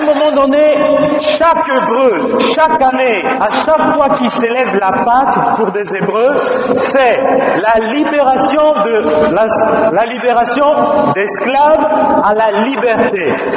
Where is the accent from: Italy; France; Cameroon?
Italy; Je viens de l'Italie, là où j'habite, juste devant ma maison, il y a une basilique.